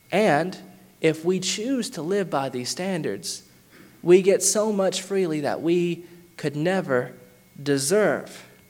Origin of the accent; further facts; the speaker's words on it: Athens, Alabama, United States; I am from Athens, Alabama. Most of the churches there are, or most of the congregations, I should say, are Church of Christ, or the Baptist Church, or the Presbyterian churches.